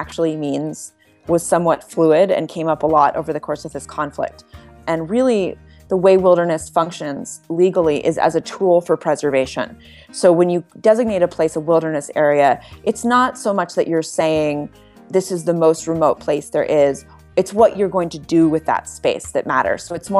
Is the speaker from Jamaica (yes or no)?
no; California, United States; I'm from West Marin and I grew up in the Bay Area.